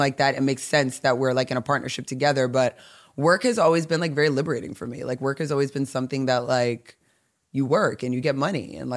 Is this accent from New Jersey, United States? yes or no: yes; New Jersey, United States; I'm also not from here. I'm from Jersey.